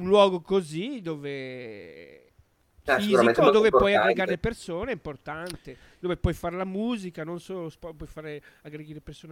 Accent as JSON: {"language": "Italian", "town": "Ceto", "region": "Lombardy", "country": "Italy", "said": "io sono di Ceto, che è Alta Val Camonica quasi"}